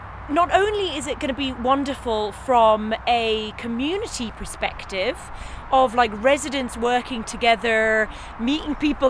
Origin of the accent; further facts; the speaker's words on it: London, United Kingdom; now in Limerick, Ireland; as you can tell by my accent, I grew up in London City. I never had access to these types of things.